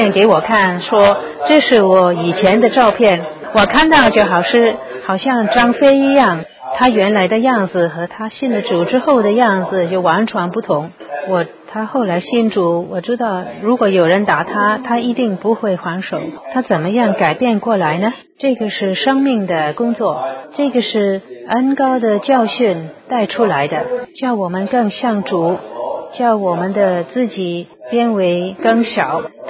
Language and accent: Chinese; Guangdong, China; 好像我们广东人说啰啰晕就不舒服，觉得不舒服的意思